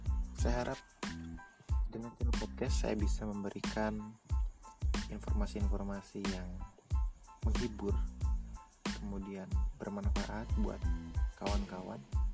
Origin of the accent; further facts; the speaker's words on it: Tidore, North Maluku, Indonesia; Saya berasal dari Kota Tidore. Bagi teman-teman dulu yang pernah melihat uang 1000 yang dulu, itu ada gambar pulaunya. Nah, di situ ditulis Pulau Tidore dan Maitara. Pulau ini terletak di Provinsi Maluku Utara.